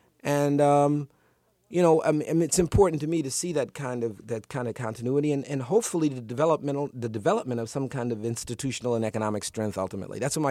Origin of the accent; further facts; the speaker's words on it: Newark, New Jersey, United States; born there; I was born in Newark.